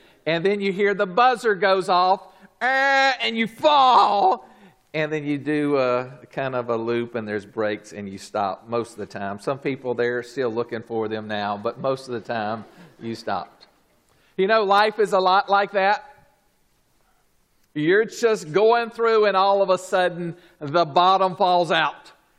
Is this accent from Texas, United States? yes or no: no; Atlanta, Georgia, United States; Growing up, I grew up in Atlanta. Atlanta, we had Six Flags Over Georgia